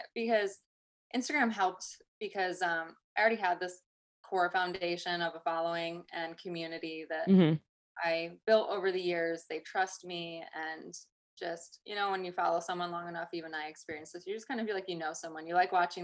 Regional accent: New York, United States; now in Tampa, United States; I'm from upstate New York. So I'm more in the country, Rolling Hills area.

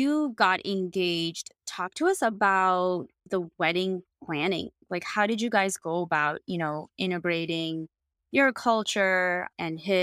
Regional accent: Kerala, India; I'm from Kerala, and Kerala is predominantly Christian.

